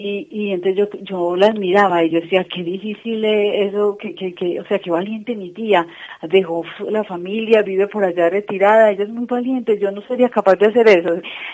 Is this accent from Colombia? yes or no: yes; Colombia; now in Spain; Somos colombianas